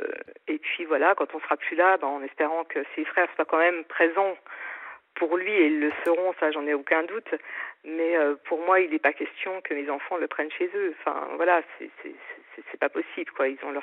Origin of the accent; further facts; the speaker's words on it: Épinal, Grand Est, France; moi je suis d'Épinal